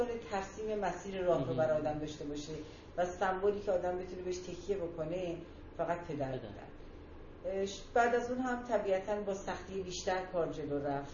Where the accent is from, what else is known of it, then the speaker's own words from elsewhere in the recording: Tehran, Tehran Province, Iran; ما هم متولد تهران هستیم و اینجا هم بزرگ شدیم و اینجا هم درس خوندیم. ولی مهم اینه که من ایرانیم.